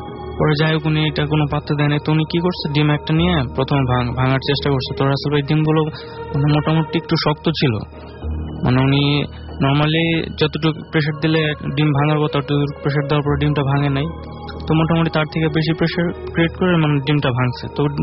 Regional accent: Dakshinkhan, Dhaka Division, Bangladesh; আমি দক্ষিণখান থেকে এসেছি।

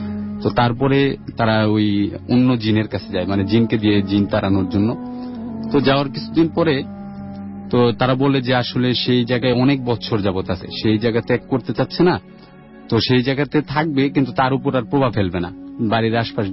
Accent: Gazipur, Dhaka Division, Bangladesh; যে আমি কাশিমপুর গাজীপুর থেকে আসছি।

